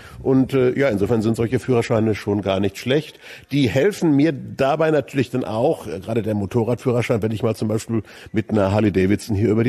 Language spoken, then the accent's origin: German; Herne, North Rhine-Westphalia, Germany; now in Wolfsburg, Germany; Ich komme aus dem Ruhrgebiet, aus dem Herzen des Ruhrgebiets, mitten aus Herne.